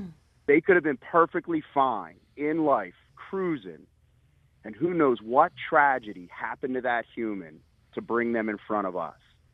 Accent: Levittown, Pennsylvania, United States; And Gene and I grew up in a similar, you know, we're from Levittown, Pendle area, that area.

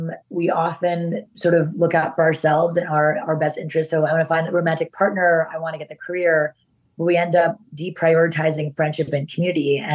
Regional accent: Canada; now in United States; And as an immigrant coming, you know, I'm Canadian, but my father's in India, my mother's in Japan, coming to this country

